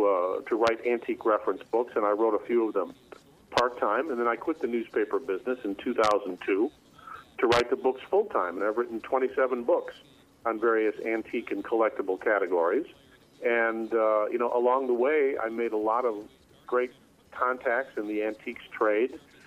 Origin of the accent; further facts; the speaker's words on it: Green Bay, Wisconsin, United States; I was a reporter and editor at papers first in my hometown of Green Bay, Wisconsin